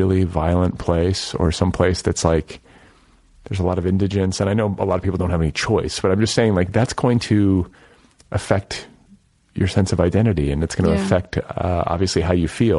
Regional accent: Midwest, United States; I'm from the Midwest.

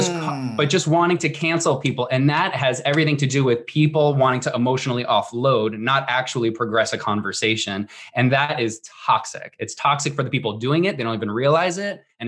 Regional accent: New Jersey, United States; I'm an Irish from New Jersey.

